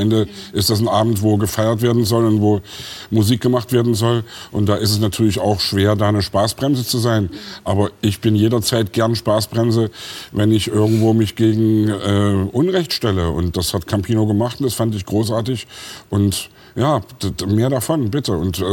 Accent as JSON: {"language": "German", "country": "Germany", "tie": "born or raised there", "said": "Und ich bin in der DDR groß geworden."}